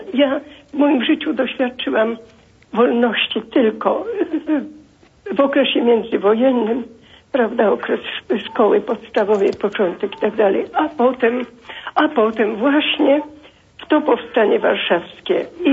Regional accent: Kalisz, Greater Poland Voivodeship, Poland; also born or lived in Lublin region; Ja nie jestem warszawianką, ale po prostu byliśmy wysiedleni z Kalisza, wywiezieni na Lubelszczyznę, tam nędza, głód.

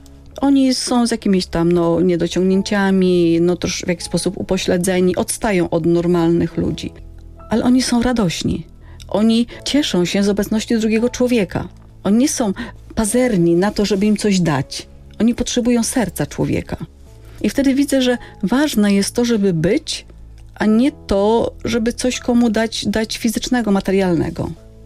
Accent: northern Poland, Poland; moje rodzinne miasteczko na północy Polski, nad jeziorami, także z dzieciństwa latem pływanie w jeziorze, zimą jazda na łyżwach.

